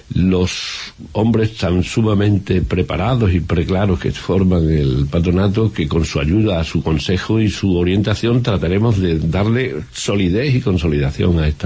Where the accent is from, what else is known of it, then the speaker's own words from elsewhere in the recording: Badajoz, Extremadura, Spain; como soy de Badajoz, me gusta mucho la gente, quiero muchísimo a esta ciudad y a esta región